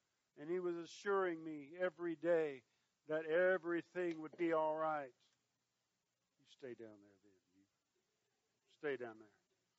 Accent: Kentucky, United States; All right, I'm from Kentucky.

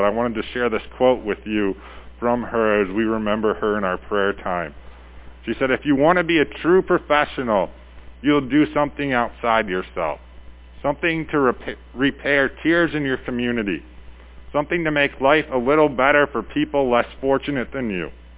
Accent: Wisconsin, United States; I think especially ask for prayers for my home state.

